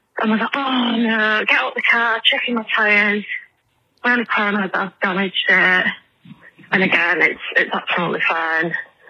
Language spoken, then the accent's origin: English; England, United Kingdom; I'm English.